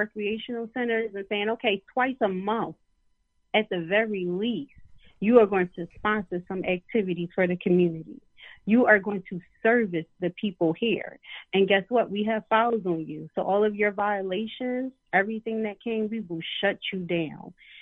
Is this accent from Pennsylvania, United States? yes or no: yes; Philadelphia, Pennsylvania, United States; and I'm from South Philly, did you not see this war that's happening?